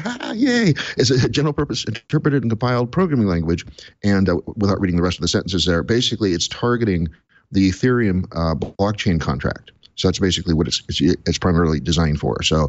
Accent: Portland, Oregon, United States; I will be at OSCON in mid-July in my hometown of Portland.

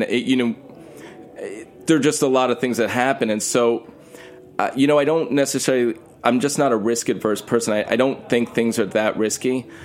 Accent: New York, United States; my background kind of being Jewish New Yorker, this is going to be slightly different

